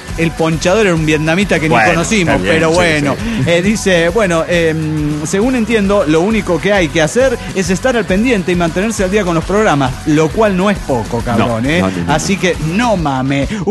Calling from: Naucalpan, State of Mexico, Mexico; de Naucalpan, México.

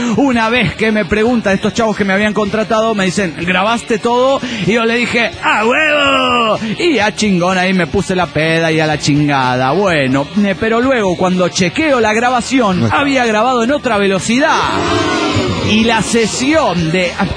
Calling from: La Paz, Bolivia; de La Paz, Bolivia.

